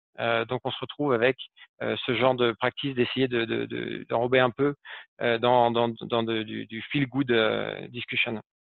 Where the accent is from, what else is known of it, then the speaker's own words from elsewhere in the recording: France; En tant que Français, on a ce côté débat